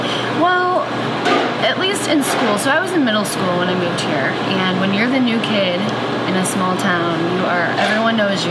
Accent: Katy, Texas, United States; also born or lived in Humble, Texas / Fredericksburg, Texas; Okay, so I was born in Humble, Texas, and that's kind of near Houston. My family moved to Katy, a little outside of Houston, kind of grew up there.

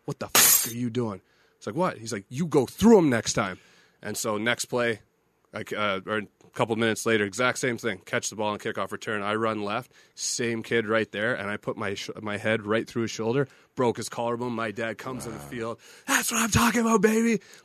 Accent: Winnipeg, Manitoba, Canada; Yeah, because it's my hometown, too.

